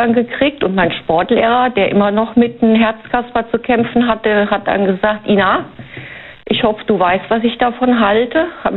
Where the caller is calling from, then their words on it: Rhineland-Palatinate, Germany; Ich bin aus der Nähe von Speyer.